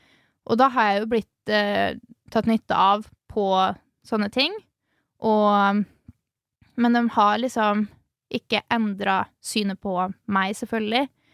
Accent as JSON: {"language": "Norwegian", "town": "Halden", "region": "Østfold", "country": "Norway", "tie": "born or raised there", "said": "når jeg er i hjembyen min i Halden"}